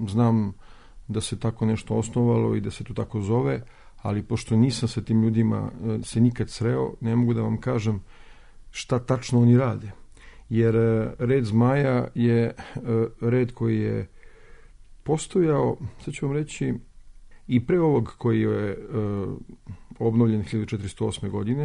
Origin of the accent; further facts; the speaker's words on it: Paris, Île-de-France, France; A ja sam sticam okolnosti živeo u Francuskoj, gde sam rođen, u Parizu, tamo proveo mnogo, mnogo vremena i decenija.